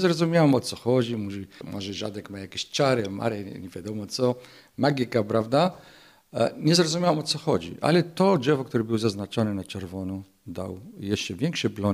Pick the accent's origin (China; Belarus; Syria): Syria; Polish is a second language; now in Poland; bo ja pochodzę z Syrii